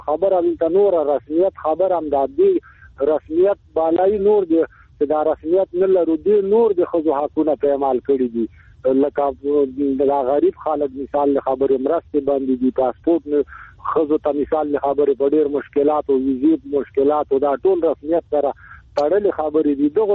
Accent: Afghanistan; زه افغان مهاجر يم، کډلی زدران يم

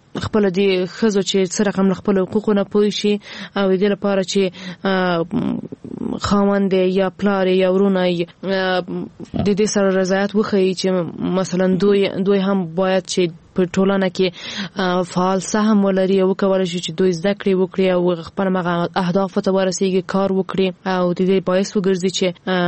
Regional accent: Ghazni, Afghanistan; ما په خپل ولایت کې چې زه هم د غزنی یم

